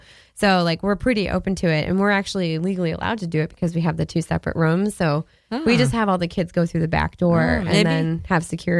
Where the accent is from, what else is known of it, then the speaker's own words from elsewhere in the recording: Boston, Massachusetts, United States; I grew up in Boston, Massachusetts. Actually, Boston, too.